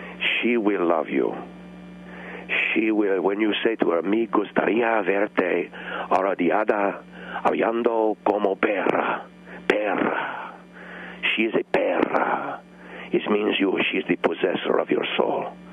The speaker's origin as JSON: {"language": "English", "country": "Argentina", "second_language": "English", "said": "Well, sir, I speak Spanish. I'm from Argentina"}